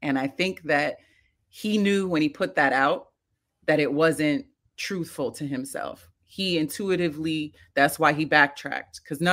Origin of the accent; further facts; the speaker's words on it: New York City, New York, United States; as a New Yorker, as a kid that grew up in New York City, I remember sitting in my, you know, my mother's car